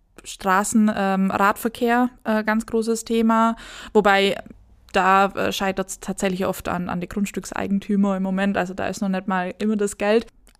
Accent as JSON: {"language": "German", "town": "Pfuhl", "region": "Bavaria", "country": "Germany", "tie": "born or raised there", "said": "Landschaftsschutzgebiet, unser Pfuhlerried. Als Kind und auch jetzt immer noch ganz oft da unterwegs, ist meine Heimat."}